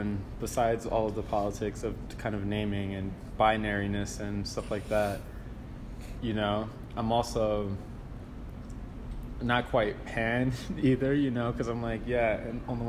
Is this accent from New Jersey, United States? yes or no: yes; Camden, New Jersey, United States; also born or lived in Philadelphia; I'm from Camden, New Jersey. So I've had a long experience with like poverty and like all this other stuff, and homophobia and so on.